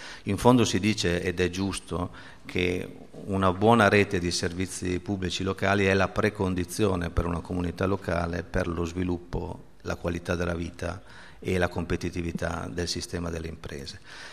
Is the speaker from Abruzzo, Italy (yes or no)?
no; Cremona, Lombardy, Italy; io penso per esempio a Cremona, vengo da Cremona